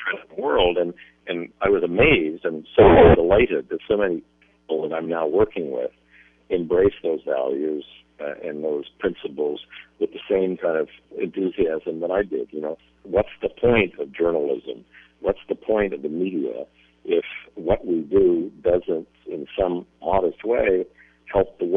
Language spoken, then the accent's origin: English; Montreal, Quebec, Canada; born there; now in Toronto, Canada; I was born in Montreal. I mean, Montreal is such a multicultural city. I've spent so much of my time, and I still live in Toronto